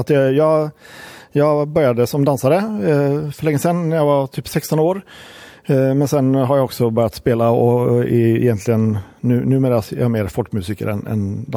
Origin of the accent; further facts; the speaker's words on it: Gothenburg, Västra Götaland County, Sweden; som var i Göteborg där jag är ifrån 2006.